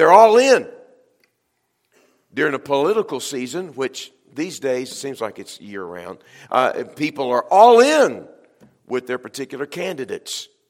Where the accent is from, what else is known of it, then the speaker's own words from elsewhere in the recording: Texas, United States; I'm from Texas. Okay, the reason I speak of football is because when you live down there, I mean, when you're born, they hand you a football.